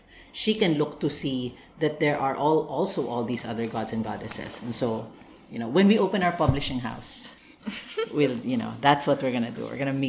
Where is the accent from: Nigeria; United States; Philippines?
Philippines; And I said, malangganya sa Pilipinas. In the Philippines, we are presidents. We are babaylans. We are warriors.